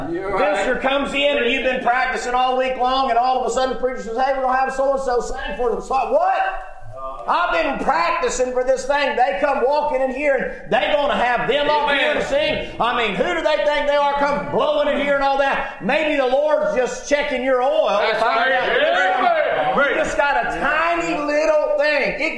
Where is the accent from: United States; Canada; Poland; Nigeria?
United States; the South; I was raised in the South